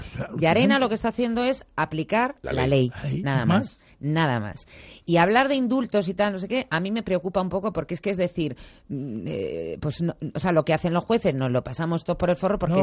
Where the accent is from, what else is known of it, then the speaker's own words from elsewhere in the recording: Madrid, Community of Madrid, Spain; born there; yo nací en Madrid también, pero Madrid.